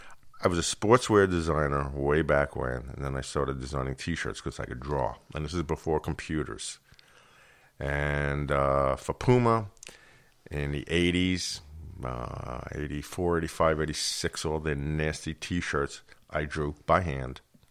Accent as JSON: {"language": "English", "town": "Long Island", "region": "New York", "country": "United States", "tie": "born or raised there", "said": "And I grew up on Long Island, and I came up here on vacations."}